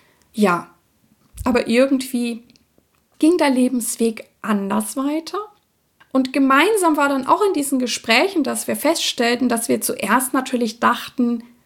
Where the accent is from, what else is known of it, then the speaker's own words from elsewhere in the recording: Bavaria, Germany; ich bin ja in Franken groß geworden und habe auch an der Nürnberger Oper Kinderrollen gesungen